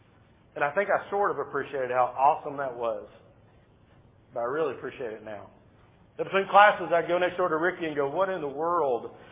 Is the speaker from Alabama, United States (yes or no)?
yes; Mobile, Alabama, United States; two people that I know are here from my hometown of Mobile, Alabama.